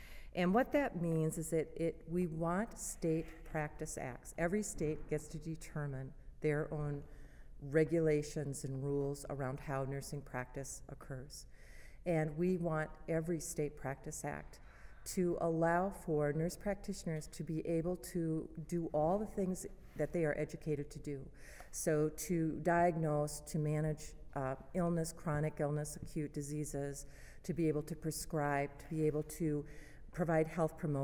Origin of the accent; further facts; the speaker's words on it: Minnesota, United States; in our own home state, in my home state of Minnesota